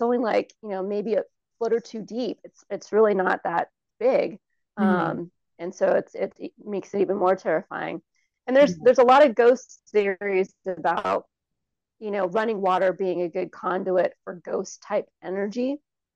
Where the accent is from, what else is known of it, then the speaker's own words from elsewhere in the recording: Pinole, California, United States; The Native Indigenous folks that lived in where I grew up in Pinole, they were there for 5,000 years before the Spanish came.